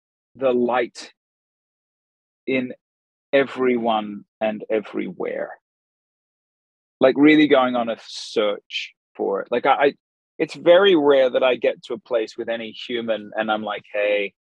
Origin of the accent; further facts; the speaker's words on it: Australia; Like, I am an Australian Caucasian.